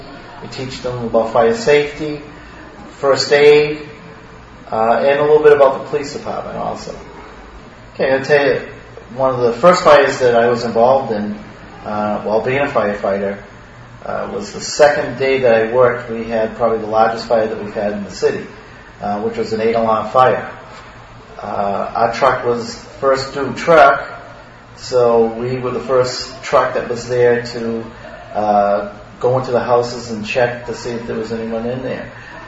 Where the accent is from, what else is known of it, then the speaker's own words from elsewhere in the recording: Cambridge, Massachusetts, United States; I was born in Cambridge, lived here 47 years, gone to the high school here, which is Ringe Tech. It's now just playing Cambridge Ringe in Latin.